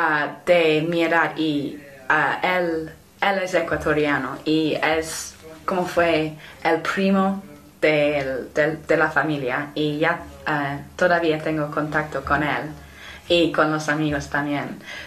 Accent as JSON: {"language": "Spanish", "region": "England", "country": "United Kingdom", "second_language": "Spanish", "said": "No, soy inglesa."}